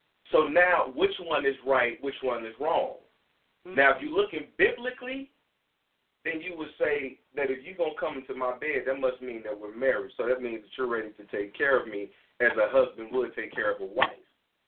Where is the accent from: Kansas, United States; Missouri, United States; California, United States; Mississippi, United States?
Missouri, United States; St. Louis; moved away; I said, no, I'm from St. Louis.